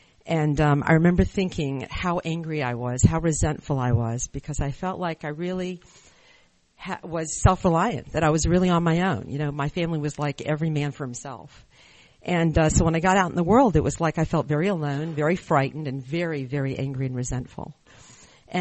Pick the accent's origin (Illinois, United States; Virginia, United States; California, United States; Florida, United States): Virginia, United States; from Virginia.